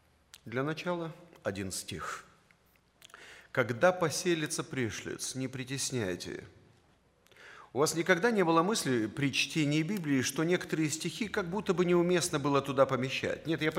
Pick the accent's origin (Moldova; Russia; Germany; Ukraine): Moldova; Chișinău; Я вырос в Кишиневе и родился в этом городе. И рос среди евреев.